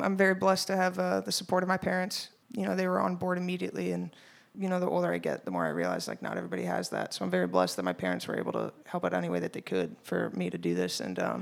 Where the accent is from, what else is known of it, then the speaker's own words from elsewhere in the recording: Washington, District of Columbia, United States; I grew up not in Virginia. I actually grew up in D.C. on Capitol Hill.